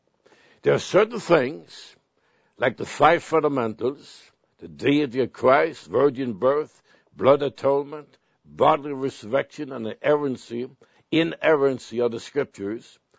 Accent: Sweden; I grew up in Sweden. I was a Lutheran.

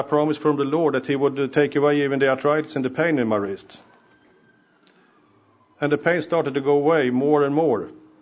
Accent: Sweden; English is a second language; moved away as an adult; now in Manitoba, Canada; I moved there from Sweden, and I've been farming all my life in Sweden.

